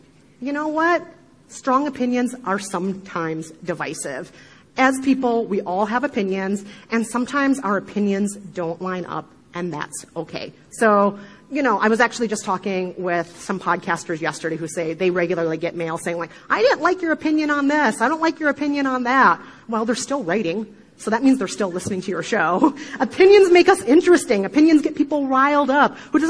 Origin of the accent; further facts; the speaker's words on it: Midwest, United States; accent: Midwestern; And I remind myself that for every person who feels alienated, irritated, or upset by the sound of my horrible Midwestern accent, that there is somebody else out there who feels seen.